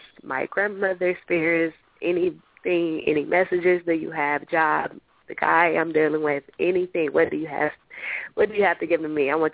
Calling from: Detroit, Michigan, United States; I'm calling from Detroit, Michigan.

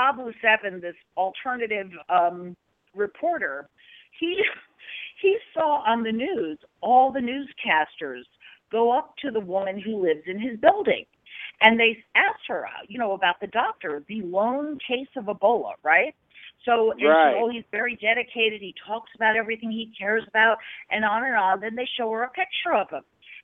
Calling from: New York City, New York, United States; No, I'm calling from New York City.

